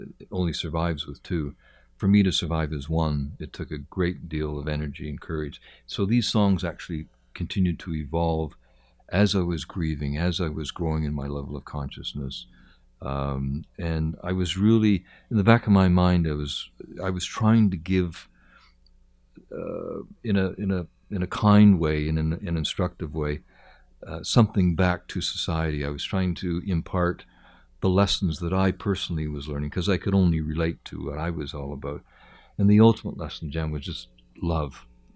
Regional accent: Toronto, Ontario, Canada; now in United Kingdom; I got into music in my teens. I grew up in Toronto, had a rock and roll band, did all those sorts of things, trotted off to London and became a professional bass player

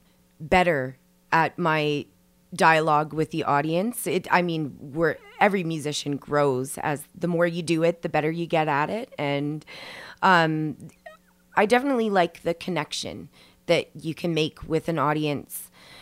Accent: Lionshead, Ontario, Canada; I was born in Edmonton, and I grew up in Lionshead, Ontario. Little town, it's like a hamlet. I don't even know if you can call it a town. It's only 500 people. But yeah, I grew up there and went to school there.

